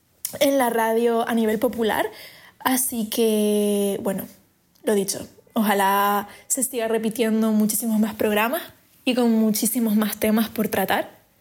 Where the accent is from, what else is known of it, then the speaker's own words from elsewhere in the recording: Fuerteventura, Canary Islands, Spain; bueno, soy de Canarias, concretamente de Fuerteventura